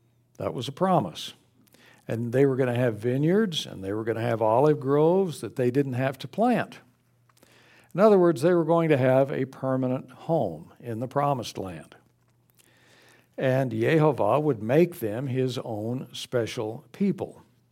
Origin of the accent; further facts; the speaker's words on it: El Paso, Texas, United States; It's like where I grew up in El Paso. We average about 5-10% humidity all year long.